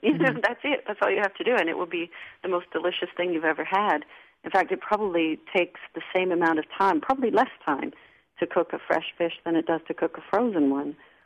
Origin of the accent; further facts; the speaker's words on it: Canada; I'm from Canada, and so I was in Toronto visiting family